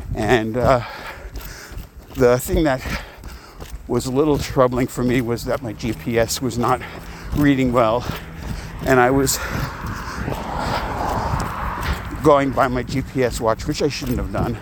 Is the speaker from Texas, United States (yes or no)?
no; New York, United States; and I grew up in Long Island, New York, and I have family and friends there